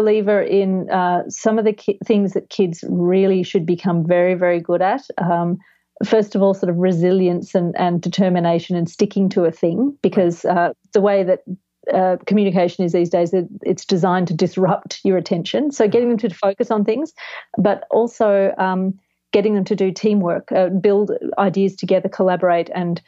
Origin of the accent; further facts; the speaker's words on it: Australia; now in Los Angeles, United States; And I'm from Australia and you cannot do that in Australia for several reasons.